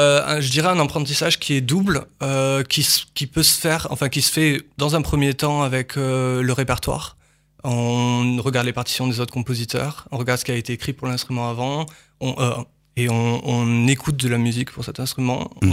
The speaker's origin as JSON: {"language": "French", "country": "France", "tie": "born there", "said": "moi je suis né en France, mais mon père est d'origine marocaine et ma mère est franco-libanaise."}